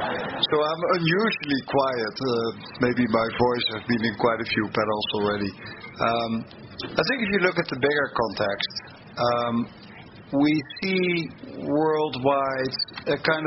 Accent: Netherlands; accent: Dutch; English is a second language; if it occurs in the Netherlands, where you might have heard that rest of my accent, where I come from

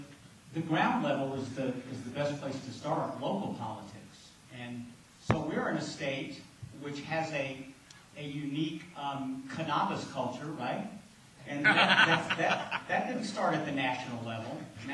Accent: Louisiana, United States; And one of her great lines about my home state of Louisiana was when someone asked her

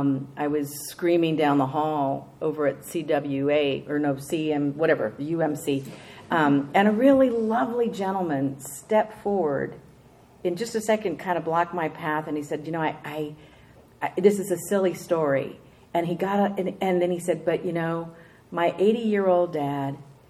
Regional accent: El Paso, Texas, United States; they stayed in Juarez, which is just on the other side of where I grew up in El Paso.

